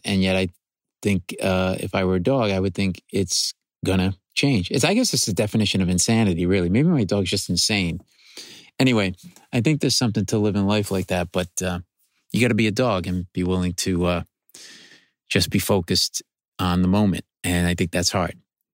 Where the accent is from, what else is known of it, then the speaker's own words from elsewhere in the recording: Providence, Rhode Island, United States; now in New York City, United States; We both live in New York City, but you went to Brown, and I grew up in Providence, as did my wife.